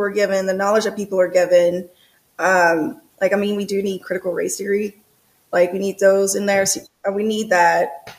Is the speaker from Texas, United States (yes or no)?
no; New Orleans, Louisiana, United States; also born or lived in Georgia; now in Los Angeles, United States; Originally from New Orleans, Louisiana. Louisiana, and I bounced around to Georgia, then Georgia for a while. And I'm basically just relocated to Los Angeles